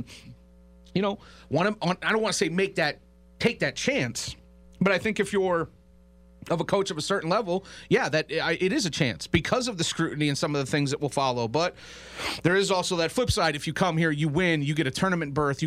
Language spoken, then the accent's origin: English; South Bend, Indiana, United States; now in Las Vegas, United States; I've been here 12 years. I've been coming to Vegas my whole life, but I come from South Bend. That is where I was raised and went to high school and all that, right?